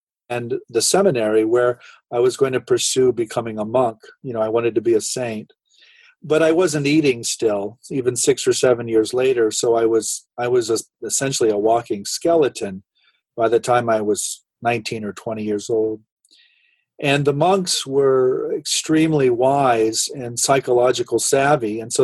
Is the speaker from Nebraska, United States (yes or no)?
yes; Nebraska, United States; I grew up in Nebraska in a farming community, and when I hit adolescence, I grew up, I had a kind of idyllic childhood.